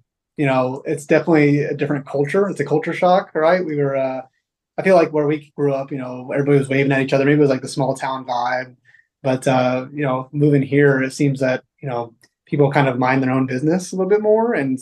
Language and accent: English; Texas, United States; Yeah, no, I'm still a Texan at heart.